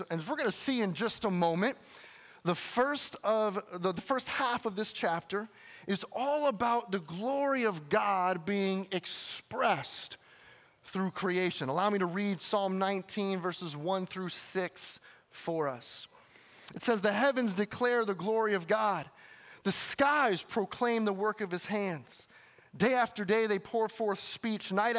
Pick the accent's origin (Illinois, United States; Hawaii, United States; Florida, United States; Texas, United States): Illinois, United States; Growing up in Illinois, at first I thought, as we made this trip by car to Arizona